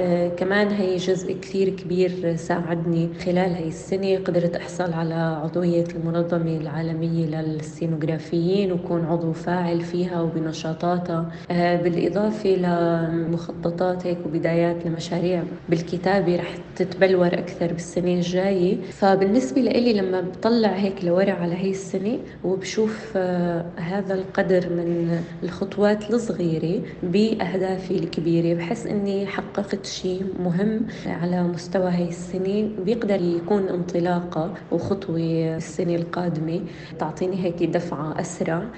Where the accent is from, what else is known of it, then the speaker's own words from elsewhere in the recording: Syria; نحن لما بنجي من سوريا ما بتكون التغيير فقط بالمكان